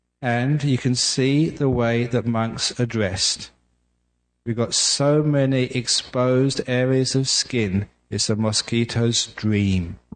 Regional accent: England, United Kingdom; born there; I was born in England, too cold for mosquitoes.

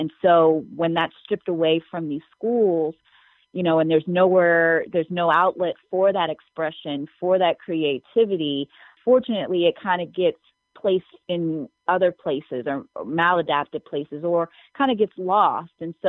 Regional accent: New York, United States; The fact that I'm from New York, I would be remiss not to include New York as one of the places that I want us to be active in.

